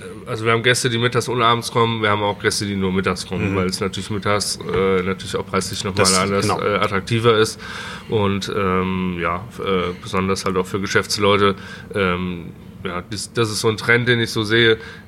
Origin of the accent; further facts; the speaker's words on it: Limburg, Hesse, Germany; Also ich bin gebürtig aus Limburg